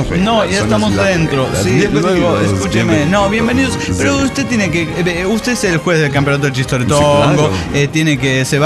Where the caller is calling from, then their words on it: Buenos Aires, Argentina; de Buenos Aires, Argentina.